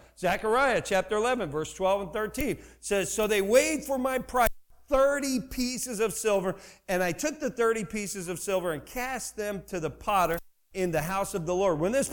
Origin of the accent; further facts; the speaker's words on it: New Jersey, United States; All right, you know, I grew up in New Jersey. I'm going to give you a little bit about myself.